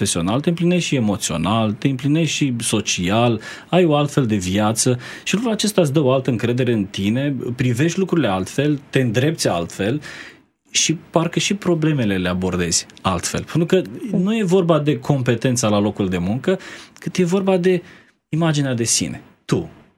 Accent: Brăila, Brăila County, Romania; eu sunt din Brăila. La noi, la Brăila, supele, în genere, se dau la cei bolnavi.

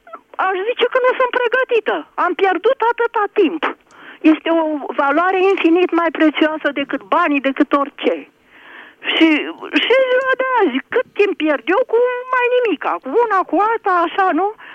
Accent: Piatra Neamț, Neamț County, Romania; din Piatra Neamț.

